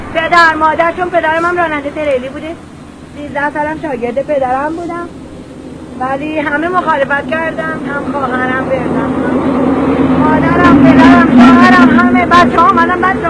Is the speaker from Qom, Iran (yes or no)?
yes; Qom, Iran; من مال قم هستم